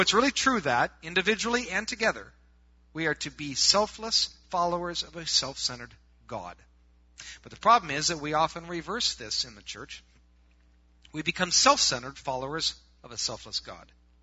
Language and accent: English; Wisconsin, United States; And maybe we're from Wisconsin, so it's really hard to worship a cow.